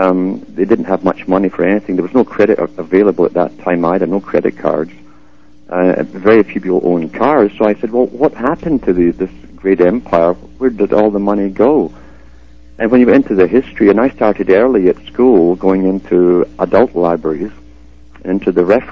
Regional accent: United Kingdom; I grew up in Britain that was the inheritor of an empire

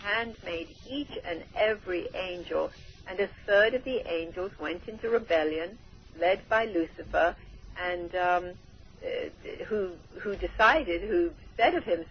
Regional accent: India; I feel so blessed that I was born and raised in India

